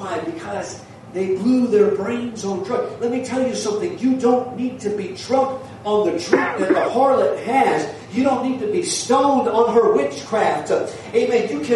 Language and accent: English; New York City, New York, United States; When I grew up in New York City